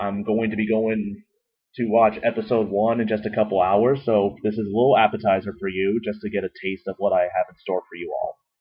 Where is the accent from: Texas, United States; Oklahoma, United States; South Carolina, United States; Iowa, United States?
Oklahoma, United States; Oklahoma City; I'm from Oklahoma City, Oklahoma, and 25 years old.